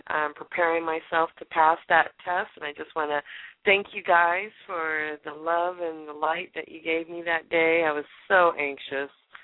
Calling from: California, United States; That's in California, the Monterey Peninsula.

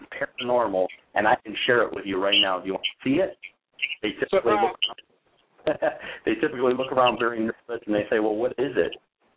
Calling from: New York, United States; I'm out of New York.

